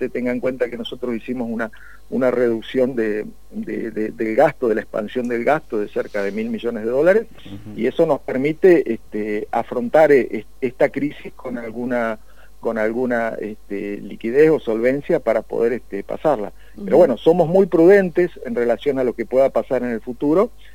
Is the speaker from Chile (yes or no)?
no; Argentina; primero le hablo como argentino, ¿no? Como argentino creo